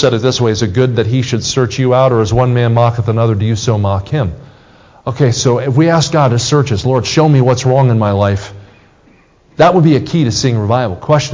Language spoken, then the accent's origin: English; Kansas City, Missouri, United States; We're from Kansas City, Missouri.